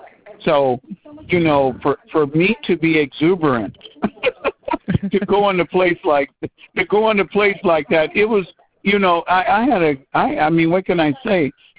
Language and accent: English; Michigan, United States; also born or lived in California; I was born and raised in Michigan, Sheldon, but I've been in California for 40 years.